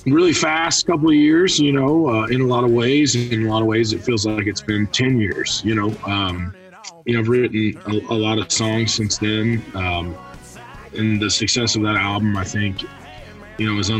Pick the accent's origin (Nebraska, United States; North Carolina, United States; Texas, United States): North Carolina, United States; Asheville; I was born in North Carolina, Asheville, North Carolina.